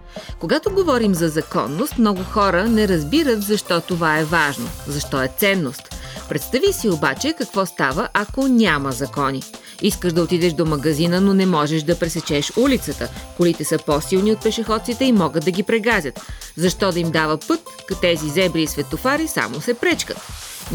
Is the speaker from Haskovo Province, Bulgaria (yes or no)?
no; Dobrich, Dobrich Province, Bulgaria; в моя роден град Добрич